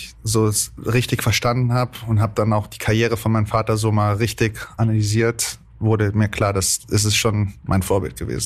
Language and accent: German; Frankfurt, Hesse, Germany; ich bin Frankfurter